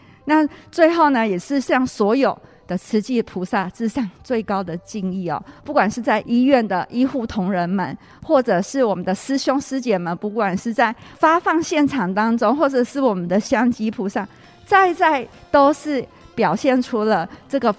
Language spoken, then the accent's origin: Chinese; Taiwan; 我们觉得我们台湾人都很善良，